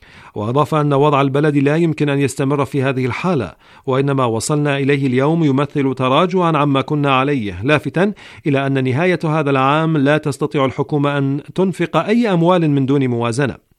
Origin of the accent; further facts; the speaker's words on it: Iraq; كما تعلمنا من التجربة كعراقيين